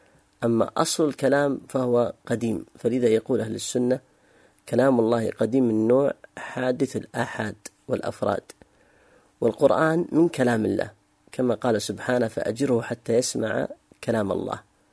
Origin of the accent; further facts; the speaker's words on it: Sudan; النظام عندنا في السودان يمنع أن يحول أحد الريالات من هنا فتسلم هناك ريالات